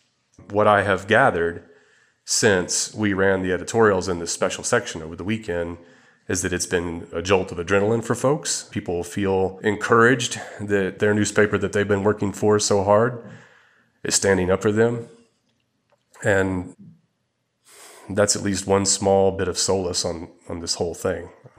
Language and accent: English; Arkansas, United States; But I look at my hometown paper in Arkansas. It's locally owned.